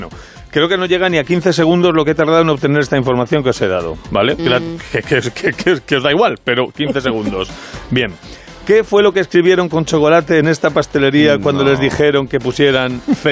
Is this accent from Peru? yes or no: no; Madrid, Community of Madrid, Spain; cuando crecí en Moratalaz en los años 80